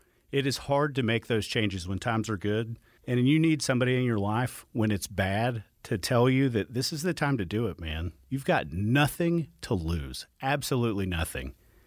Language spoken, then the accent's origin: English; Atlanta, Georgia, United States; Guys, I grew up in Atlanta. I went to Parkview High School. I lifeguarded at Cedar Creek Pool over off Killian Hill Road.